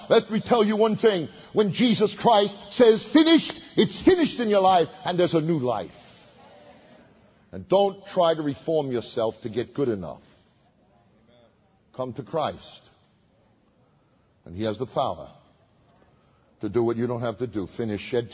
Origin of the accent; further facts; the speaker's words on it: Brooklyn, New York, United States; I'm from Brooklyn, so I'm a hugger.